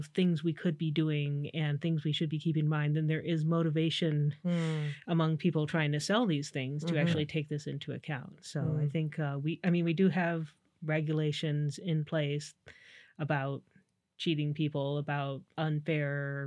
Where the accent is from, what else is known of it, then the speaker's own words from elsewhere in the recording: Michigan, United States; I grew up in Southwest Michigan, among the apple trees and the peach trees, swimming in the beach on the beach of Lake Michigan. Home turf.